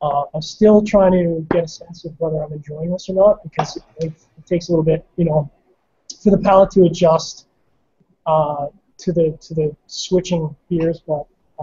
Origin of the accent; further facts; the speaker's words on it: Scotland, United Kingdom; I'm Scottish and cheap